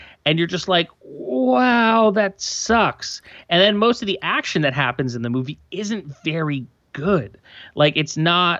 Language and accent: English; United States; like I, as an American, would not have noticed that.